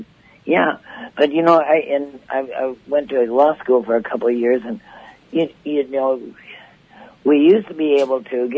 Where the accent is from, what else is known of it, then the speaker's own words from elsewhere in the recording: United States; I am an American. I live in America.